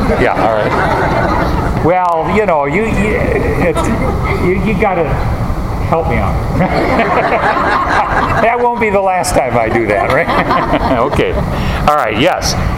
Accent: Wisconsin, United States; also born or lived in Michigan; when I grew up in Wisconsin and lived in Michigan the first years of my ministry

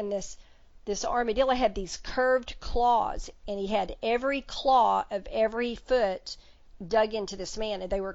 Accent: Texas, United States; Now, I'm a Texan, so we know what armadillos look like.

